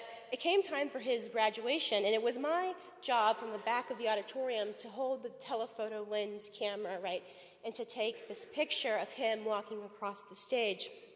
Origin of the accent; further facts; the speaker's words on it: Raleigh, North Carolina, United States; And I grew up in the Raleigh area, and all three of us went to different high schools.